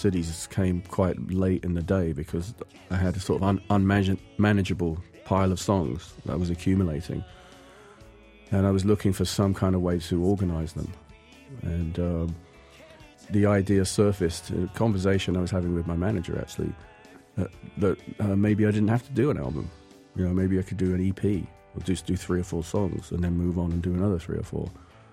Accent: Portsmouth, South East England, United Kingdom; it's about my hometown, which is Portsmouth on the south coast of England.

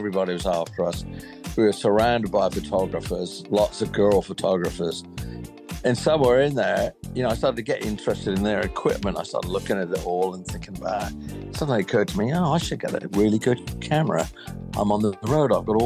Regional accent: United Kingdom; You know, I grew up in Britain

